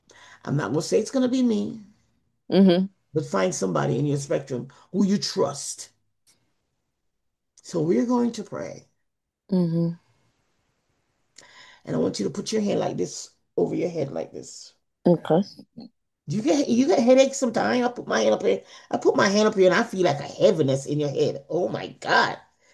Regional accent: Jamaica; if I would say my country, because I'm from Jamaica

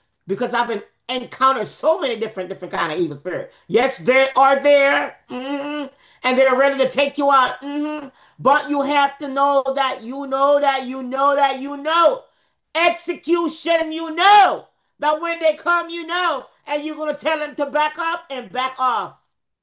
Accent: Jamaica; I'm from Jamaica. I'm born and raised in Jamaica.

